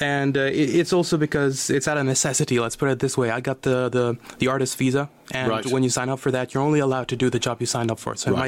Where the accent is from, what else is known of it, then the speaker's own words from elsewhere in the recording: Auvergne-Rhône-Alpes, France; now in Los Angeles, United States; I am somebody from the Pays de Gex, so I'm used to the cold.